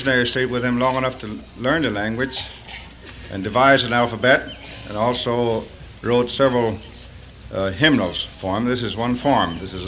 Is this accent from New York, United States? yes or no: no; Eufaula, Oklahoma, United States; now in Ardmore, United States; I am a Creek from Eufaula, Oklahoma, originally, but I am now at Ardmore.